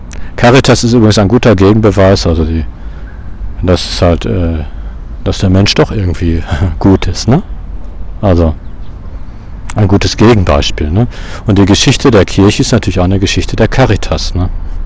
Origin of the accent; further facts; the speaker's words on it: Dortmund, North Rhine-Westphalia, Germany; meiner Heimatstadt Dortmund